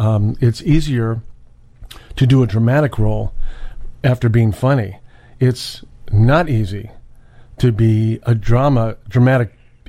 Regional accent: Maywood, Illinois, United States; I grew up in Maywood, okay. Predominantly African American.

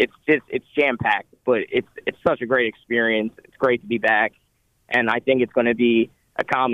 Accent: Philadelphia, Pennsylvania, United States; I'm from, born and raised in South Philly.

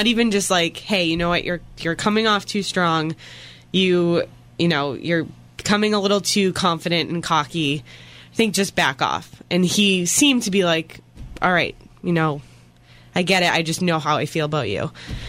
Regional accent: Boston, Massachusetts, United States; I thought it was a great date, and not just saying because I'm from Boston, but...

